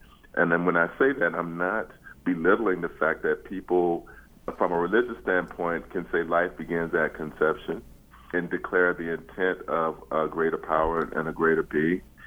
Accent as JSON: {"language": "English", "region": "the South", "country": "United States", "tie": "born or raised there", "moved": "as an adult", "said": "I left the South when I was 18 years old, and growing up in the South and dealing with racism and the limitations that I found until I left, I liked having grown up in the South."}